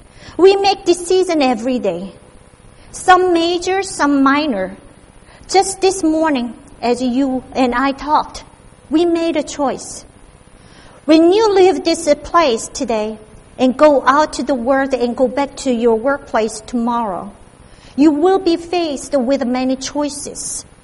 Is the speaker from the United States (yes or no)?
yes; California, United States; And in my home state, California, too.